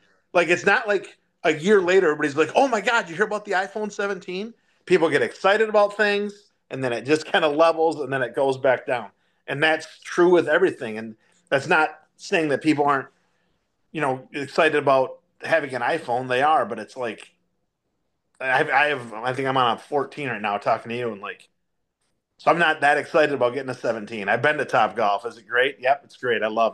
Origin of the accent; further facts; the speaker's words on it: Michigan, United States; I'm from West Michigan, so we're all pretty conservative here.